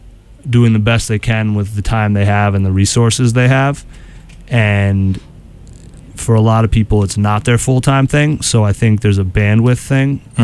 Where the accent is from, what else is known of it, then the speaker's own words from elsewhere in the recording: New Hampshire, United States; On Live Free or Die, I'm from New Hampshire.